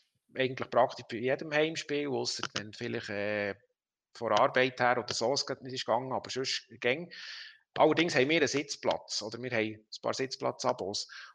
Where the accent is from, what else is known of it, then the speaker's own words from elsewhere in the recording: Bern, Switzerland; Ich bin auf der Mosek aufgewachsen. Das ist so ein Teil, kennen es als Ausflugsziel, etwa 1000 Meter über Meer, oberhalb von Langnau.